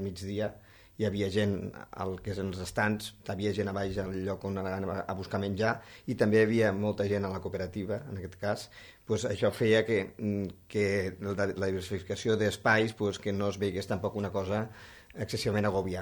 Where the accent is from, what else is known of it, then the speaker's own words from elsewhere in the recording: Falset, Catalonia, Spain; quan deies, soc de Falset, bon vi a Falset, no?